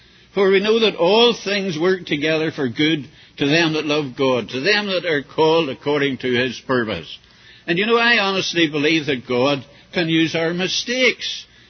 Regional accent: Belfast, Northern Ireland, United Kingdom; born there; I was back in the place I was born in Belfast, and I was at a conference.

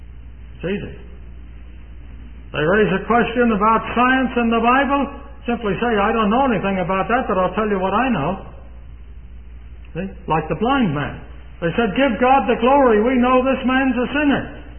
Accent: Pennsylvania, United States; I come from Pennsylvania. And the Pennsylvania Dutch have a lot of theories about the right time to sow the seed.

